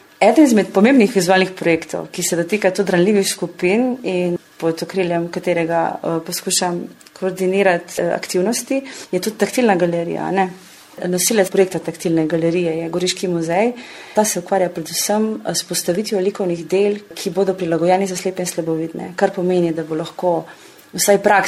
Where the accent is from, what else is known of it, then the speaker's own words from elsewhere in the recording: Idrija, Gorizia, Slovenia; To je seveda, zato ker sem iz Idrije.